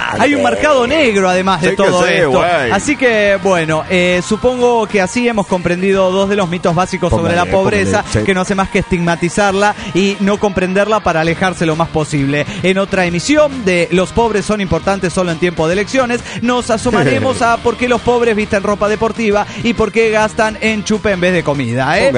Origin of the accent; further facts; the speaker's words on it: Buenos Aires, Argentina; aquí pasa el próximo en Buenos Aires, Argentina. Pues sí, lo paso en mi tierra natal.